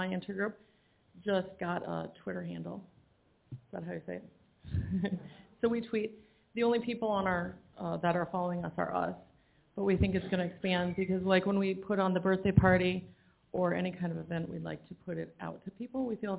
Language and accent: English; Minnesota, United States; from Minnesota.